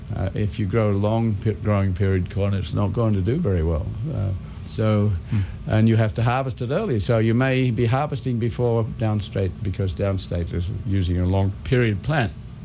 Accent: Australia; That I'm Australian, and I grew up close to the equator.

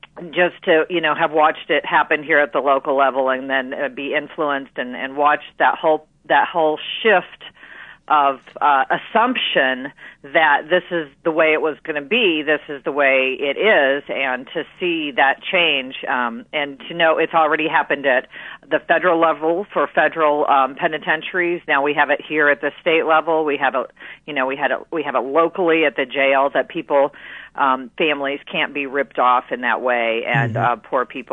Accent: Effingham, Illinois, United States; I'm getting ready to ride my bike to my hometown of Effingham, Illinois today.

